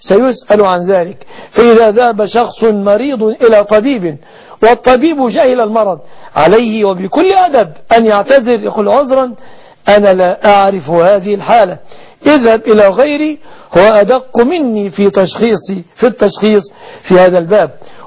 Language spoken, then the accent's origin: Arabic; Egypt